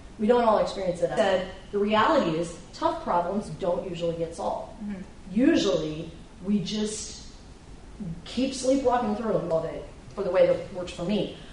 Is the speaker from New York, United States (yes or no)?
no; Kent, Ohio, United States; also born or lived in Cleveland; I grew up in Cleveland. I grew up in Kent, so 1970s, I'm old.